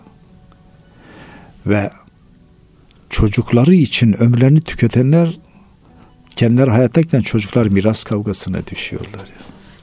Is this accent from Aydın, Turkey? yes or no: no; Malatya, Turkey; born there; Ben Malatya merkezde dünyaya geldim. Dedem de merkez köyde.